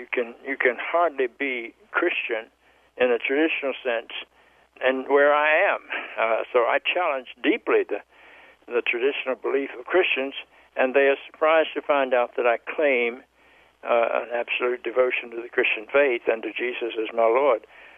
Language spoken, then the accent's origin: English; Charlotte, North Carolina, United States; The first wave was that I grew up in the South in Charlotte, North Carolina, and I heard all sorts of justifications of segregation.